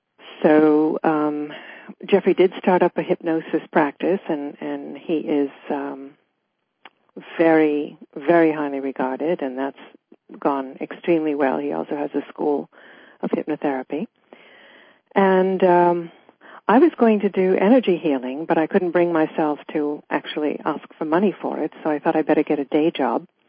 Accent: London, United Kingdom; moved away as an adult; now in Portland, United States; here I am in Portland, Oregon, where I have been for the past just over 10 years. We came from London, England.

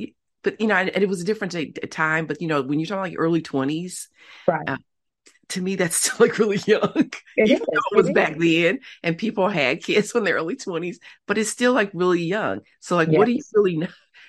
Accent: Chicago, Illinois, United States; And then also, again, I'm from Chicago. I spent part of my childhood in Inglewood, and anybody who's not from the Chicago area, Inglewood

